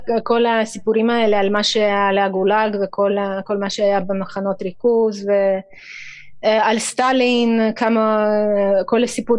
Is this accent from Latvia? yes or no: yes; Riga, Latvia; moved away as an adult; now in Israel; אז אני גדלתי בריגה, בירת לטביה, בברית המועצות לשעבר, עד גיל 18 וחצי.